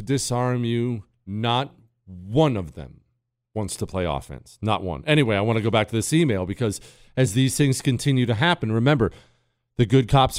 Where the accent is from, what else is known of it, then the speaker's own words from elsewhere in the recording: South Africa; I grew up in South Africa.